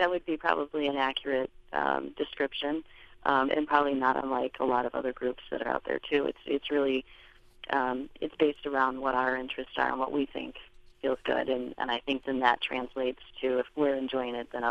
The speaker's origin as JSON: {"language": "English", "country": "United States", "said": "Well, we're greatly influenced by the fact that, you know, we have Irish backgrounds, but we are American."}